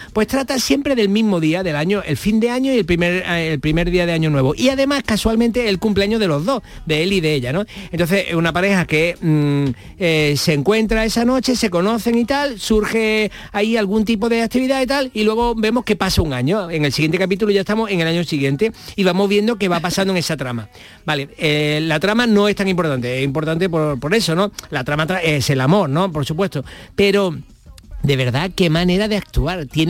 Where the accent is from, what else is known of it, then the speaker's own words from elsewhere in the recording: Spain; somos españoles haciendo cine y televisión maravillosamente.